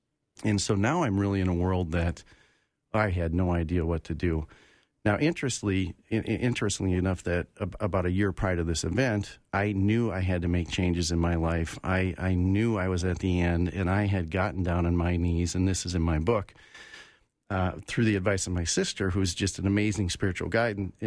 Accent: Rochester, Minnesota, United States; So I was born and raised in Rochester, Minnesota, southern Minnesota.

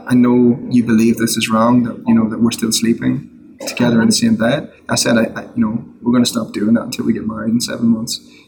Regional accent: Monaghan, County Monaghan, Ireland; now in United States; a tiny little church in my hometown in Monaghan in Ireland

